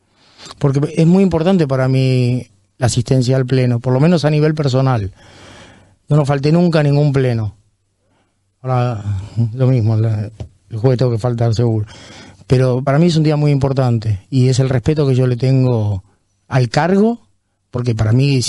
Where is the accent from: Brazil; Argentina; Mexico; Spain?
Spain; Canary Islands; Sí, pero nosotros somos españoles.